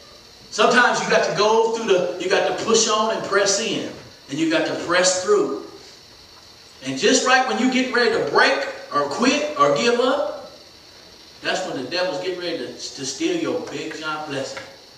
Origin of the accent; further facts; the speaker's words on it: Oklahoma, United States; I'm from Oklahoma, and guess what that means?